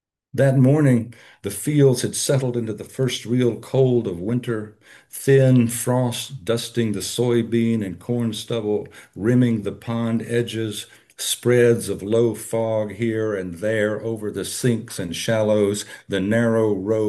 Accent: Hopkinsville, Kentucky, United States; significant events in my life growing up in Hopkinsville, Kentucky, in the late 1950s, early 60s.

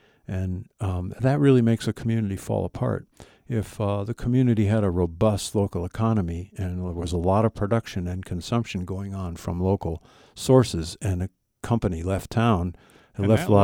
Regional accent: New England, United States; I visited Maine when I was growing up in New England quite a bit, and I love that state.

